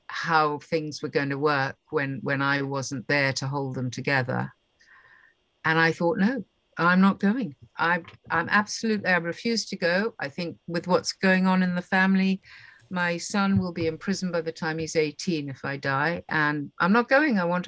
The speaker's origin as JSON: {"language": "English", "country": "United Kingdom", "said": "I'm British, stiff upper lip."}